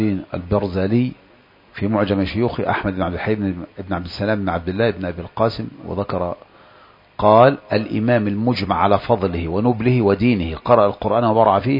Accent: Egypt; المسألة الكبرى عندنا في مصر

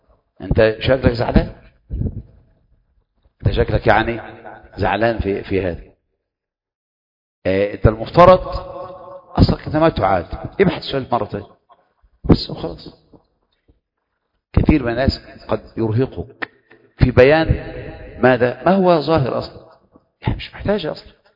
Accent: Egypt

